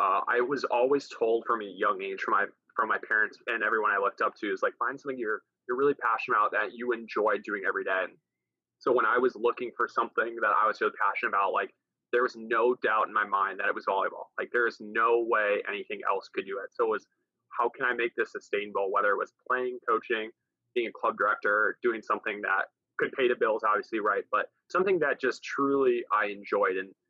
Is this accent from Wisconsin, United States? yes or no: yes; Milwaukee, Wisconsin, United States; Thankfully, I was raised in Milwaukee, Wisconsin, which is a hotbed, really, especially nowadays.